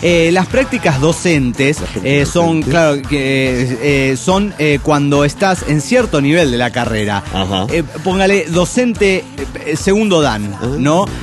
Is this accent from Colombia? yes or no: no; Oruro, Bolivia; de Oruro, Bolivia.